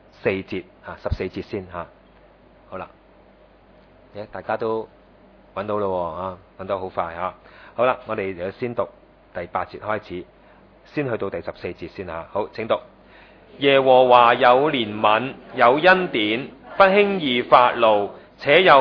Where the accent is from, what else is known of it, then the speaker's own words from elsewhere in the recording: China; 诗歌里面提及到有一样嘢咧，系我哋中国人咧好难开口嘅